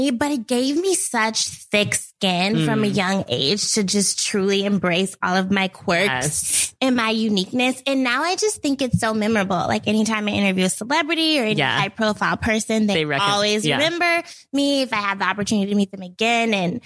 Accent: Portland, Oregon, United States; No, I grew up in Portland, Oregon.

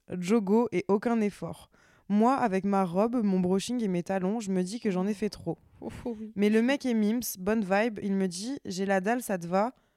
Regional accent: Lille, Hauts-de-France, France; Comme je viens de Lille, je me dis qu'il va m'emmener sur Paname

